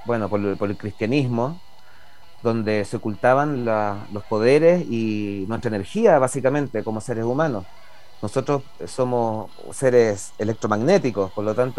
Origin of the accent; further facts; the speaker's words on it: Chile; lo que somos como chilenos también, porque los chilenos también tenemos mucho de la mitología, ¿cierto?